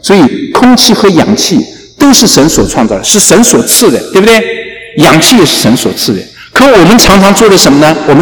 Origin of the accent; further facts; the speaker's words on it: China; 我是从国内来的